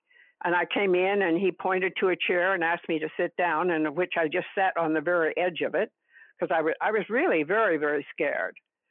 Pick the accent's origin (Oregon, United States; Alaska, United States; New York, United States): Oregon, United States; also born or lived in Nampa / California; Well, I was born in Nampa, Idaho, and I grew up in spent some time in California in very little time, but I really grew up in Oregon.